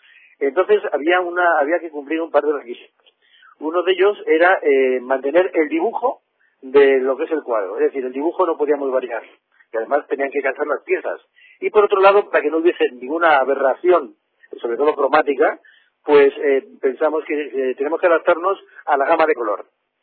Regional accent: Toledo, Castilla-La Mancha, Spain; yo soy de Toledo

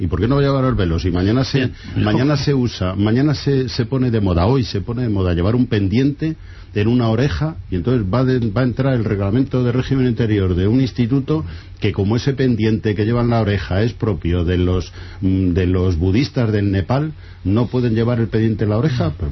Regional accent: Spain; Es que nosotros somos españoles y tenemos unas libertades

